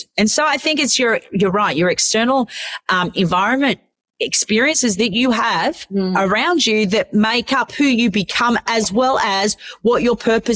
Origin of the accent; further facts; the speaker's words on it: Australia; also born or lived in Croatia; even though I lived in Australia and I'm Australian, but I was born in Croatia